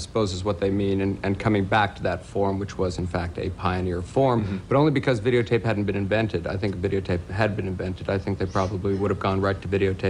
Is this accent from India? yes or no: no; Canada; now in New York City, United States; I'm from Canada originally, yeah. And so I'm used to snow.